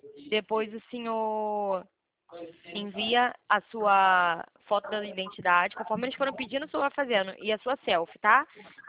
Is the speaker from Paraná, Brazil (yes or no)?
no; Rio de Janeiro, Brazil; Isso, eu sou do Rio.